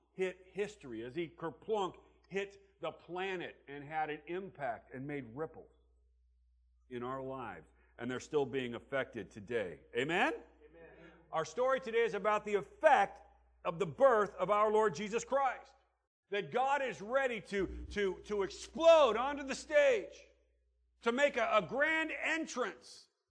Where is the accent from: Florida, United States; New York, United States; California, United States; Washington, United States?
California, United States; Fresno; now in San Diego, United States; My hometown is Fresno. Anybody been to Fresno? Oh, yeah. It's a nice town to be from.